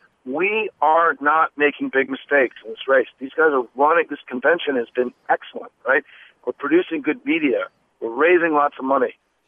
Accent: United States; when I was growing up in the United States, urban areas were dangerous, right?

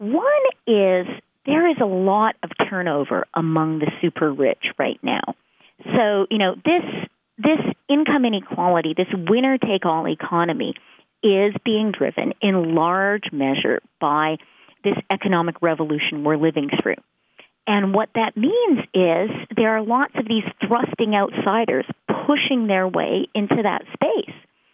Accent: Canada

